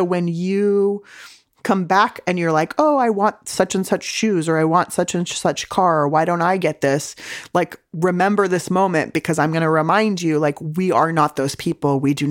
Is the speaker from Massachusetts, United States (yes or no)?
no; San Diego, California, United States; I grew up in San Diego eating delicious home cooking and like fish tacos and Chinese food and pizza.